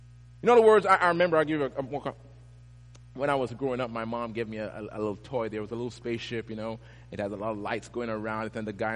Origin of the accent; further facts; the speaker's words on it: Jamaica; back in the day when I was growing up in Jamaica